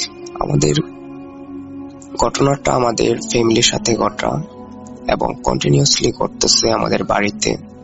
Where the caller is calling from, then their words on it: Narsingdi, Dhaka Division, Bangladesh; ঢাকা বিভাগের নরসিংদি জেলার শেষ বর্ডার থেকে বলছি। শেষ বর্ডার বলার কারণ আমাদের গ্রামটা নরসিংদি জেলার শেষ গ্রামটি, আমাদের গ্রামের পর থেকে নারায়ণগঞ্জ জেলাটি শুরু।